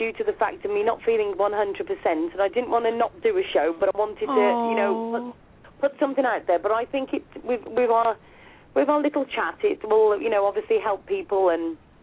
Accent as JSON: {"language": "English", "country": "United Kingdom", "accent": "UK", "said": "Did you ring in just because you love my UK accent"}